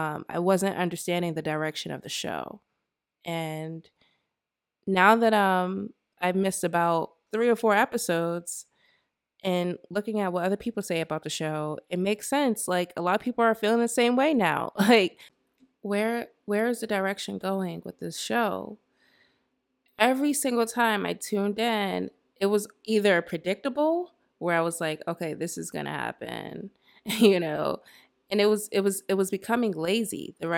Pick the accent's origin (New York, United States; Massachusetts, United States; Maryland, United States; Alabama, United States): Massachusetts, United States; Boston; I'm not on the East. I'm from the East Coast. I'm from Boston.